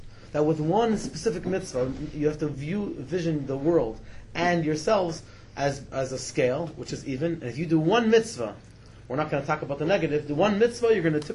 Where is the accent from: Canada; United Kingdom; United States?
Canada; Toronto, Ontario; now in Israel; I'm originally from Toronto, and I'm supposed to be here for 4.5 years in Eretz Yisrael